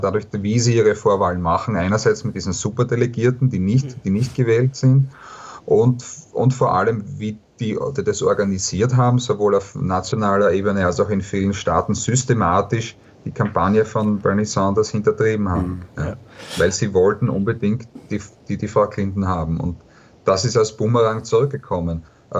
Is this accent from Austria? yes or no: yes; Austria; Also ich komme aus Österreich